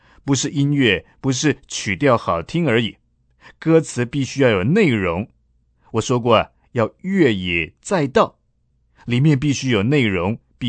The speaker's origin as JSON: {"language": "Chinese", "country": "China", "said": "我们中国人很喜欢一首诗歌，叫做"}